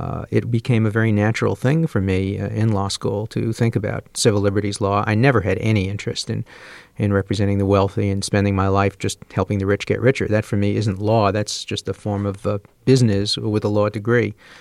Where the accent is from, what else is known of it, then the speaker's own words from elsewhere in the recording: Brooklyn, New York, United States; I was growing up in Brooklyn, and most of my friends were becoming doctors